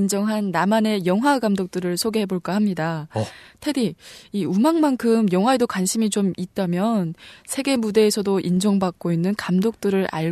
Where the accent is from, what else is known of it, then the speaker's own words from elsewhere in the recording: North Korea; now in South Korea; 북한에서 이 월트 디즈니 애니메이션을 다 보면서 자랐거든요.